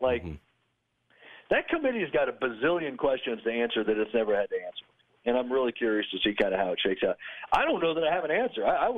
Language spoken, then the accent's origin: English; Tulsa, Oklahoma, United States; I grew up in Tulsa where he grew up. So my dad's a Tulsa grad.